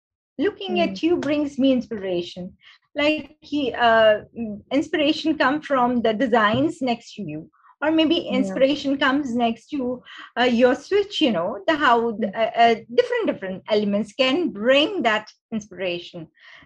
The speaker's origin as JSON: {"language": "English", "town": "Mumbai", "region": "Maharashtra", "country": "India", "tie": "born or raised there", "said": "I was born and brought up in Mumbai. I'm from a Gujarati family, very traditional and very conservative."}